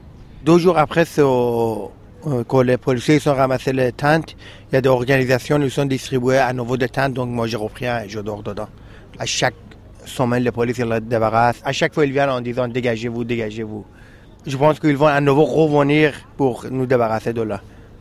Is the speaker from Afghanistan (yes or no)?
yes; Afghanistan; now in Calais, France